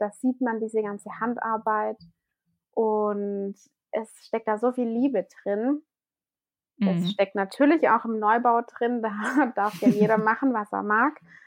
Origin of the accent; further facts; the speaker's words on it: Southern Germany, Germany; ich komme hier aus Süddeutschland. Ich wohne so ungefähr eine Stunde nördlich vom Bodensee